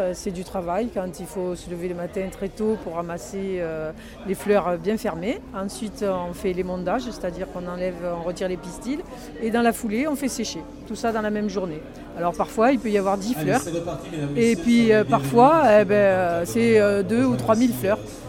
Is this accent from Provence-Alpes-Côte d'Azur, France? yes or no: yes; Provence-Alpes-Côte d'Azur, France; puisque je suis originaire du Var